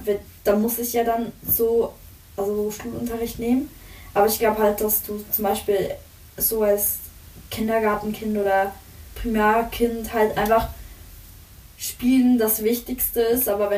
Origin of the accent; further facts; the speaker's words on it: Switzerland; Ihr wisst jetzt, woher wir kommen. Wir kommen jetzt aus der Schweiz.